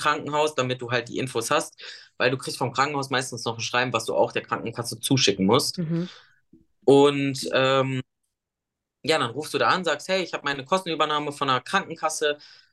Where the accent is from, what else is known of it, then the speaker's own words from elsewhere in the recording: North Rhine-Westphalia, Germany; ich komme aus der Nähe von Bielefeld